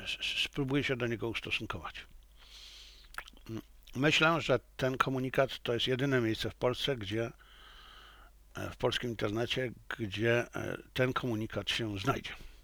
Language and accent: Polish; China; also born or lived in Poland; a ja jako Chińczyk i Polak będę oceniał, analizował